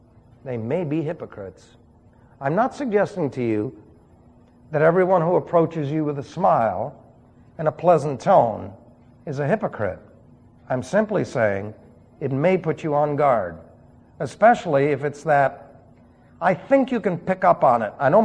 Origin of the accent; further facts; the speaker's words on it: New York City, New York, United States; Besides, I'm from New York City.